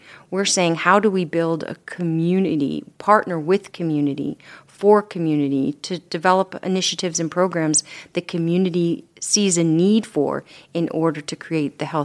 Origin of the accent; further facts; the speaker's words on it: Boston, Massachusetts, United States; I grew up in Boston, and I grew up in a poor family, a family that really didn't have much.